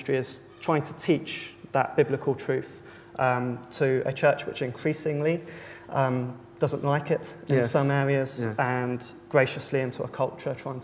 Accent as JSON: {"language": "English", "town": "Wellingborough", "region": "East Midlands", "country": "United Kingdom", "said": "So I'm from Northamptonshire, a small town called Wellingborough. So the kind of town people just drive past on the M1."}